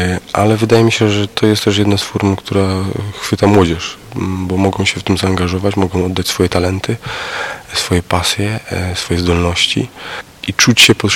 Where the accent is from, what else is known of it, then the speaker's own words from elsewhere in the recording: Kędzierzyn-Koźle, Opole Voivodeship, Poland; bo pochodzę z parafii właściwie, gdzie obecny mistrz Polski, czyli Zaksa Kędzierzyn-Koźle